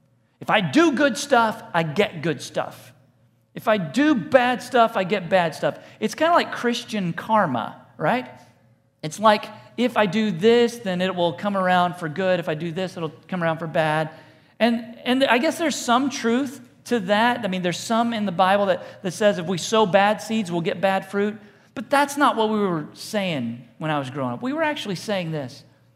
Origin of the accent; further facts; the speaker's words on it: Texas, United States; don't chew tobacco, because I was from Texas.